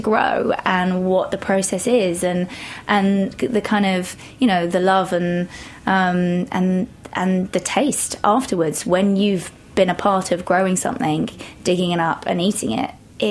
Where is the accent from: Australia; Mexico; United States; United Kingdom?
United Kingdom; West Midlands; Shropshire. So it's kind of on the border of the Midlands and Wales. In your typical kind of rolling hills, a little black and white cottage with a stream and a waterfall.